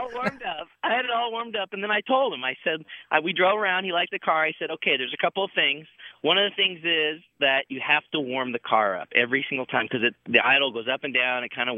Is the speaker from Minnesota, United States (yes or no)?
no; Philadelphia, Pennsylvania, United States; I'm from Philadelphia, PA.